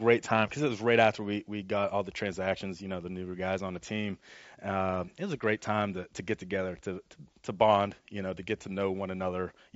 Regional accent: Pennsylvania, United States; I'm from Pennsylvania, so I had to, you know

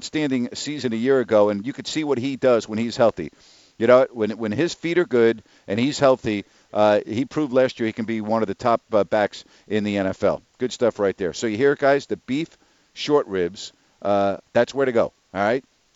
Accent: New York, United States; No, you were, I'm a New Yorker. My time is faster than yours, okay?

